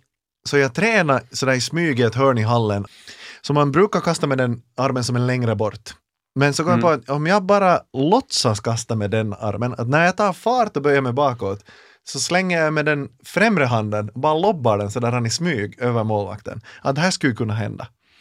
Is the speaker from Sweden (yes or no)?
no; Ekenäs, Uusimaa, Finland; jag är från Ekenäs och Karis är grannstaden, så det är ju redan där liksom, vi är fotbollstad, jag är handbollstad.